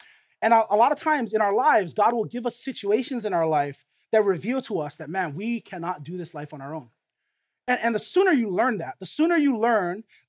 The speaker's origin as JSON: {"language": "English", "town": "Waipahu", "region": "Hawaii", "country": "United States", "tie": "born or raised there", "said": "after high school, I went to school in the mainland, and I grew up right here in Waipahu. And if you notice, there's no beaches around Waipahu, okay?"}